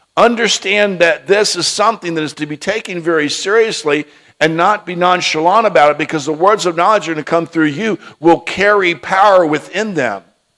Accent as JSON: {"language": "English", "country": "United States", "said": "I told her, I said, \"I'm from the United States. I'm over here for competition, and I just want to tell you that.\""}